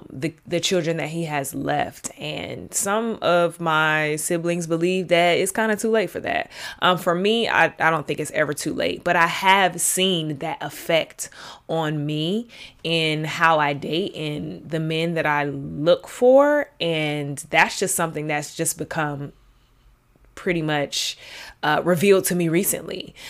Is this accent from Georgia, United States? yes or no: yes; Atlanta, Georgia, United States; because I'm from Atlanta, if you all don't know. Moving to the DMV area really kind of taught me